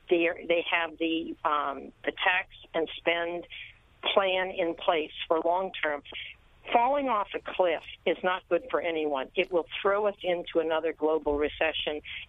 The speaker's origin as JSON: {"language": "English", "region": "New York", "country": "United States", "said": "Well, certainly as a New Yorker, it would be very difficult to support capping deductions."}